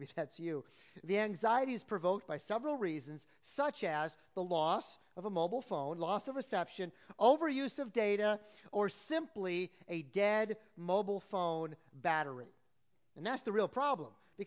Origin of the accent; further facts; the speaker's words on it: Iowa, United States; But again, as you've read, we're from Iowa.